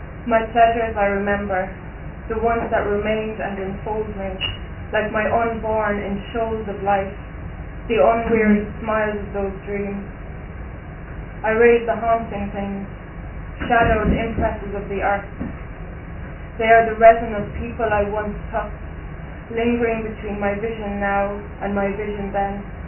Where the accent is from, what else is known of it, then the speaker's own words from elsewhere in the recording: Munster, Ireland; So I'm from the Vera Peninsula, as Paul says, and there's a rock down there in Ballycrovan Harbour, just looking out over the sea and a few fields